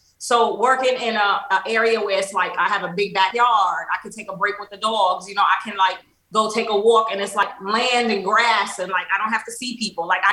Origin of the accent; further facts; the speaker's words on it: New York City, New York, United States; like growing up in New York City as a kid, it was rough. You know, there's a lot of bullying, you know, there's a lot of influence.